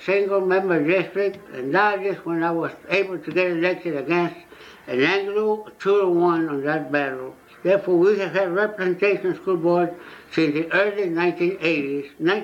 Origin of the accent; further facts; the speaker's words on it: Piñitas, Texas, United States; born there; I was born in Piñitas, Texas. Piñitas, Texas is the oldest city in the whole U.S. except in Augustine, Florida. But this town is composed of about 200 families.